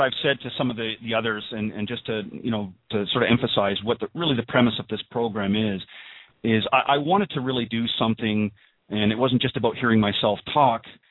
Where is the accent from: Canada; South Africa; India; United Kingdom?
Canada; now in Panama City Beach, United States; I'm originally from Canada. I moved down here to Panama City Beach probably about 7 or 8 years ago